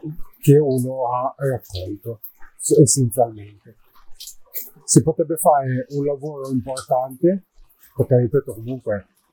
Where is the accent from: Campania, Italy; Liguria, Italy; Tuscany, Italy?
Liguria, Italy; Genoa; noi siamo di Genova, quindi già, anche se a breve saremo a Bergamo per altri motivi, come avete seguito su altri canali. Ma siamo di Genova, siamo abituati bene